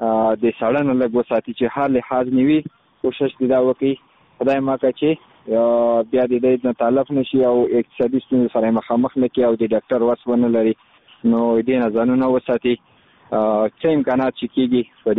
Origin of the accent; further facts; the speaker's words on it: Khost, Afghanistan; زه خو د خوست ولایت مربوط یم مرکز اوسیدونکی یم